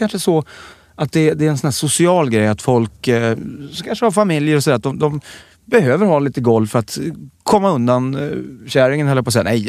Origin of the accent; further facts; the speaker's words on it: Rimbo, Stockholm County, Sweden; Jag har inte fiskat sen kvarn brann hemma i Rimbo.